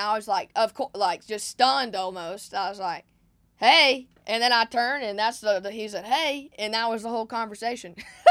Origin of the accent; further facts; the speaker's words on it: Montgomery, Alabama, United States; I just want to let you know. I was like, I'm from Montgomery.